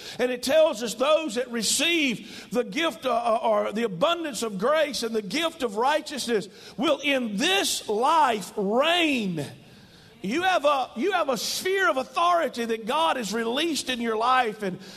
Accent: Mississippi, United States; You know, growing up, I grew up in Mississippi, in northeast Mississippi, and sometimes it takes more than one word to explain a word to us.

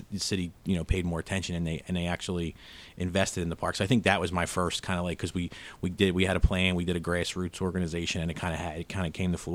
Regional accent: Philadelphia, Pennsylvania, United States; I grew up in South Philadelphia, kind of a block or so away from where I live now with my wife and my two kids. It was a blue-collar household, row house.

